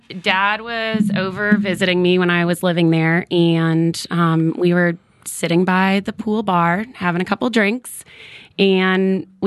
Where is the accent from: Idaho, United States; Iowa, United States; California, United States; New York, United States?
California, United States; Bay Area; From my home area. Yeah, so born and raised in the Bay Area